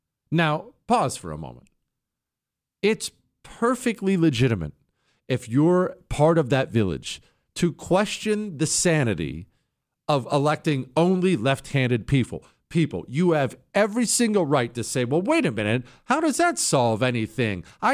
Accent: Rust Belt, United States; born or raised there

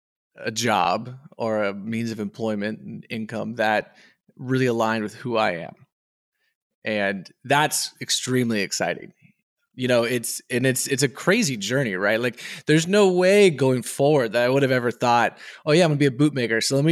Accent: Texas, United States; You know, as a Texan, you can't not wear boots.

